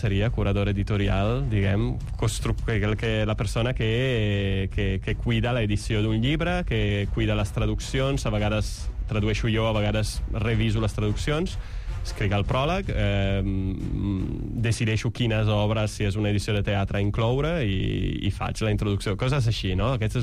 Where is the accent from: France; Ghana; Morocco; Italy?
Italy; Catalan is a second language; moved away as an adult; now in Spain; vaig venir aquí a estudiar, vaig venir d'Erasmus fa 20 anys gairebé, i el 2005, i vaig descobrir aquest país que ni on coneixia, perquè no ho sabíem, a Itàlia